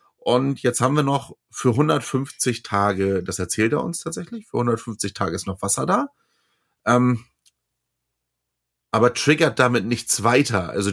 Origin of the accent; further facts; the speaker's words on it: Hamburg, Germany; wir beide wissen ja, worüber wir sprechen als Hamburger Jungen.